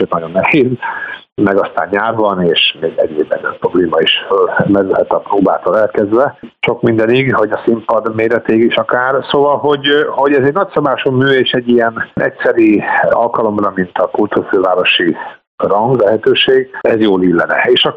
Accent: Veszprém, Veszprém County, Hungary; born there; nem csak azért, mert ott születtem, illetve hogy magam is jártam egyik helyi énekkarba, sőt a szüleim egy helyi másik énekkarban is

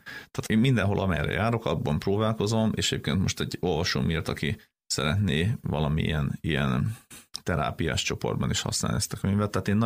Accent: Gyula, Békés, Hungary; mi ugye ő is Gyulai, én is Gyulai vagyok

